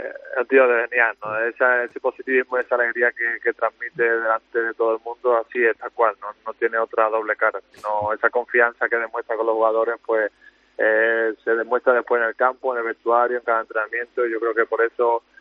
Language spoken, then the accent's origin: Spanish; Spain; También soy español y muy orgulloso de mi país